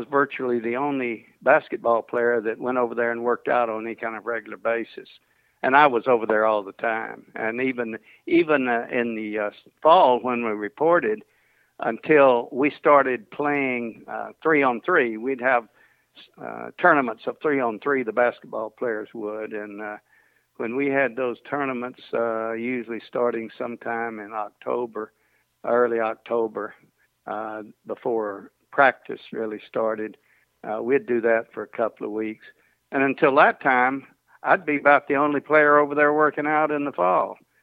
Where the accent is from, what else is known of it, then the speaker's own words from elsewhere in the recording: Corpus Christi, Texas, United States; when I was growing up in Corpus